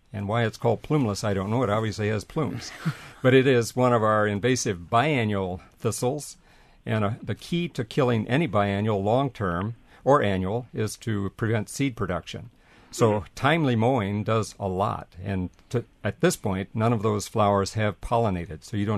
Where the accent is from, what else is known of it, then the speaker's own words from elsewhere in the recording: Illinois, United States; I grew up in Southwest Illinois, and I can remember when Dad came home with a pickup truckload of those seedlings in the back of the truck, and we planted them around the farm